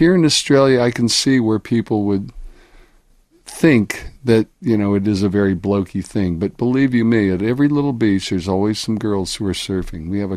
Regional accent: Hawaii, United States; when I grew up in Hawaii, when you went out to Waikiki, there were always these beautiful girls with long hair out surfing.

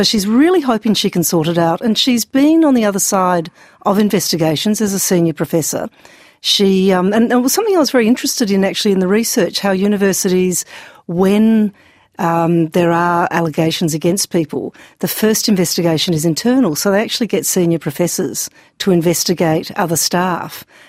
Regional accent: Australia; You know, as an Australian filmmaker, it's going to be chopped back.

